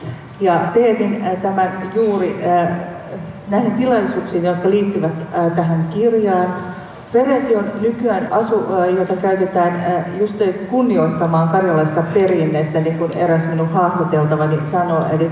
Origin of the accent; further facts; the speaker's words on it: Ylistaro, South Ostrobothnia, Finland; Itse synnyin Pohjanmaalla, elin Ylistaron-nimisessä kylässä 18 ensimmäistä ikävuottani, enkä ajatellut, että olen karjalainen, vaikka äitini puolelta minulla on karjalaiset juuret. Samaistuin pohjalaisiin.